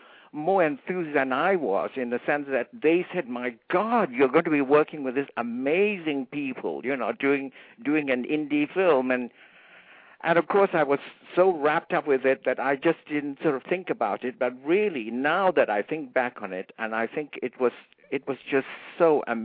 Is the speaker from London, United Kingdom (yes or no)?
yes; London, United Kingdom; I come from London, and there was a screening in London